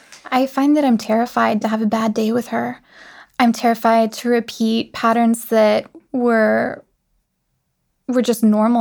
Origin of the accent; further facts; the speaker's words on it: the South, United States; accent: Southern; Like, I'm from the South originally, and you wouldn't know it to hear my voice.